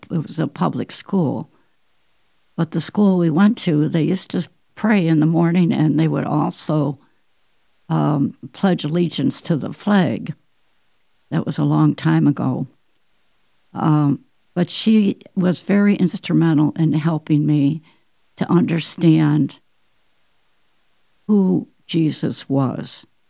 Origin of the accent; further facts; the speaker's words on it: Northeast, United States; I was brought up in the Northeast, and we had moved to an area in Arizona.